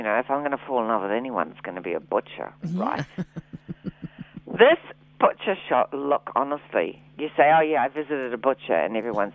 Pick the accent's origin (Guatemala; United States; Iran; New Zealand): New Zealand; And you say, no, I'm from New Zealand. It's okay.